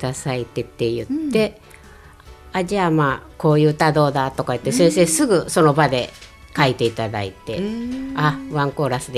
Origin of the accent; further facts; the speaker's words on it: Hyogo, Japan; ふるさとの方に帰った時には、うん、兵庫県の方